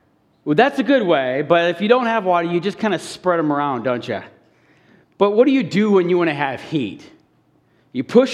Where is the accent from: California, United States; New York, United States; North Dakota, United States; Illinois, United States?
Illinois, United States; born there; now in Wisconsin, United States; I was born in Illinois. I try to put that behind me, but I just want to relate to you guys. So it's been 11 years that we've lived in Wisconsin, and we try not to look back.